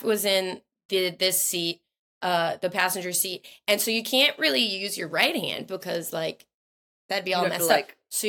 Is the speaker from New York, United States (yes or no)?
no; Chicago, Illinois, United States; We were on the top of in Chicago because we're both from Chicago